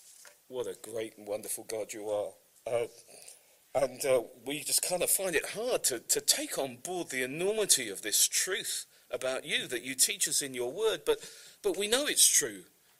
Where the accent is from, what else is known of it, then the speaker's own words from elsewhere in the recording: United Kingdom; It's no more unfair than my being British is unfair because my dad was British. Excuse me. I'm born with all of the advantages and the disadvantages of being born